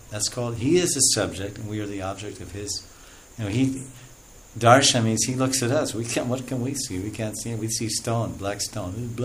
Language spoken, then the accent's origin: English; Russia; Look, I'm from Russia. We like peanut butter cookies.